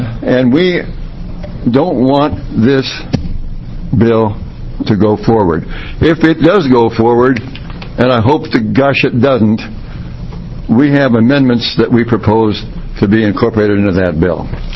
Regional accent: Prineville, Oregon, United States; also born or lived in Klamath Falls; now in Troutdale, United States; I was born in Klamath Falls, Oregon. I was raised in Prineville.

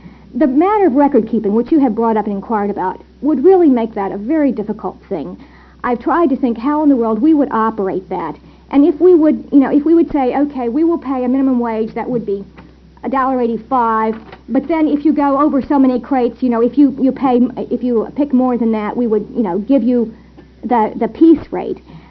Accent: East, United States; now in Corvallis, United States; when I grew up in the East

